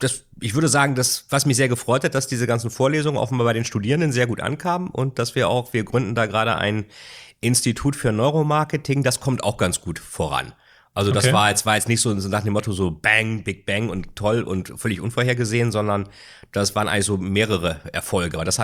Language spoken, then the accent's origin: German; Bremen, Germany; Meine Heimat Bremen. Bremen und Lilienthal.